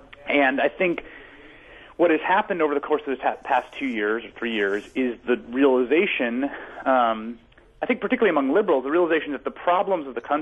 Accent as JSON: {"language": "English", "town": "Bronx", "region": "New York", "country": "United States", "tie": "born or raised there", "said": "I grew up in the Bronx in the 1970s, and, you know, 1980s and 1990s"}